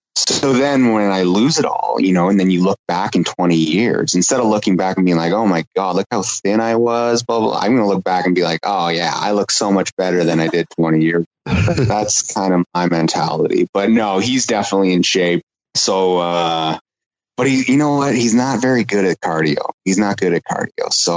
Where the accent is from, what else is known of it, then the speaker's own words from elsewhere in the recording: London, Ontario, Canada; especially in my hometown of London, you know, like the response has, it's kind of humbling at times